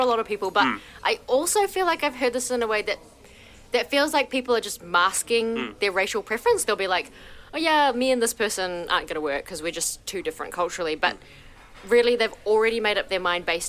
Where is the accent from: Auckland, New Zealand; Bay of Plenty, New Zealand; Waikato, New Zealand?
Auckland, New Zealand; the ethnic breakdown of Auckland, where both you and I live and were raised.